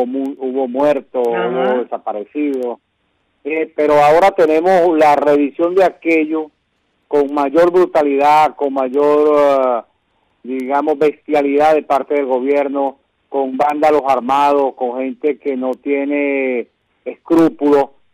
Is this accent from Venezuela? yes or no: yes; Venezuela; como venezolanos nos emociona el heroísmo de nuestro pueblo